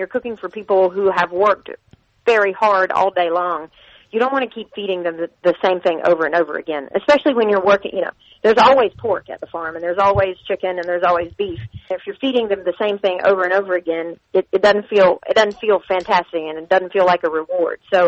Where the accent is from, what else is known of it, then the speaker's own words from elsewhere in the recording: North Carolina, United States; So I'm from Eastern North Carolina. My family owned the farm supply in the area that I was from, and so I grew up. I grew up in town, not on a farm, but in a definite farming community and around farmers.